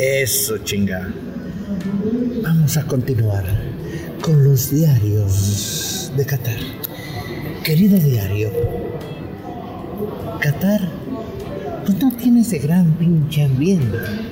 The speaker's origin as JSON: {"language": "Spanish", "country": "Mexico", "said": "un mexicano le chingó el sombrero a otro mexicano"}